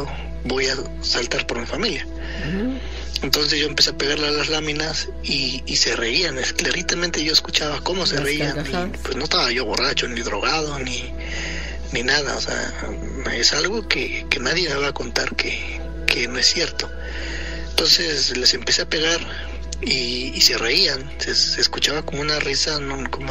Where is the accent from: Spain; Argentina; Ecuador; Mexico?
Mexico; Temascalapa, State of Mexico; yo soy de Temascalapa, un saludo a todos por allá